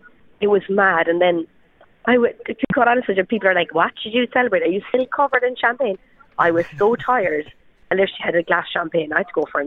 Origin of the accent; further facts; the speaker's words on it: Ireland; just because I'm Irish doesn't mean that I was going to get Irish number one.